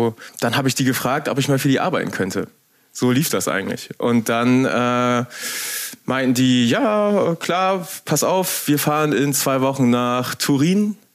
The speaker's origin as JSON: {"language": "German", "region": "Lower Saxony", "country": "Germany", "tie": "born or raised there", "said": "Wir sind auf einem Dorf bei Bremerhaven aufgewachsen."}